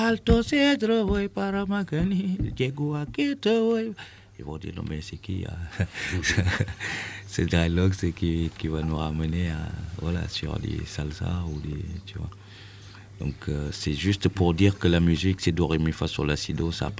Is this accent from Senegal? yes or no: yes; Senegal; now in Paris, France; moi je viens du Sahel, du Sénégal. Et dès mon arrivée à Paris